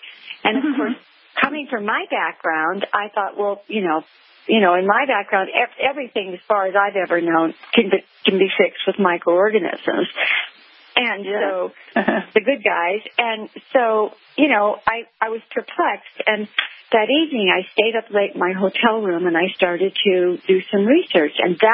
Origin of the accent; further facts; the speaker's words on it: Panama; and I grew up in Panama in particular